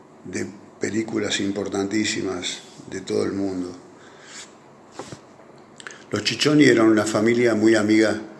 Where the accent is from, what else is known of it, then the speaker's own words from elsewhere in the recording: Corral de Bustos, Córdoba, Argentina; Yo nací en Anfunes. Cuando tenía casi 11 años, mis viejos se fueron a vivir a Corral de Bustos, sudeste de la provincia de Córdoba.